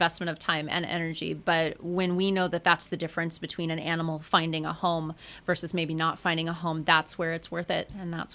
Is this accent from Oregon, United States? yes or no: yes; Oregon, United States; moved away as an adult; now in Maui, United States; I was born and raised in Oregon, so I've definitely had my share of rain.